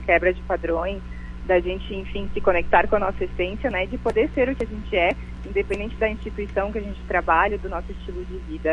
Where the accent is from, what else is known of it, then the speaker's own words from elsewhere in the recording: Flores da Cunha, Rio Grande do Sul, Brazil; now in Caxias do Sul, Brazil; Eu sou natural de Flores da Cunha, né? Eu estou em Caxias faz um ano e meio, mais ou menos.